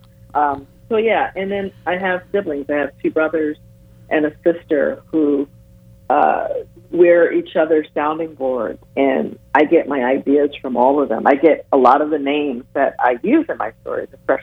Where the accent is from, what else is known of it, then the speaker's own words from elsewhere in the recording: Los Angeles, California, United States; I growing up in Los Angeles, there's plenty going on here, and I grew up in a part of Los Angeles that had extra spicy things going on.